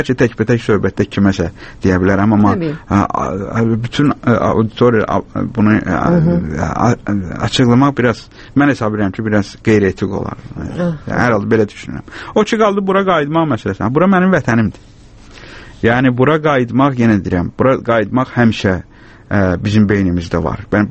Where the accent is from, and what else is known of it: Baku, Azerbaijan; born or raised there; accent: Baku